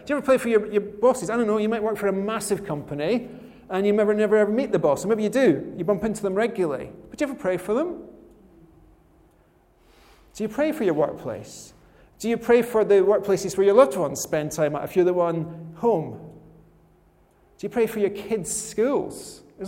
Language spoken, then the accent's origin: English; Scotland, United Kingdom; And I'm Scottish, I like free gifts